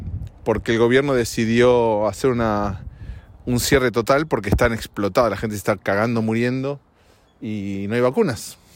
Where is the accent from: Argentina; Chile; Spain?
Argentina; now in United States; Pongo Argentina porque la vivo de cerca, porque tengo familia y es mi país de origen.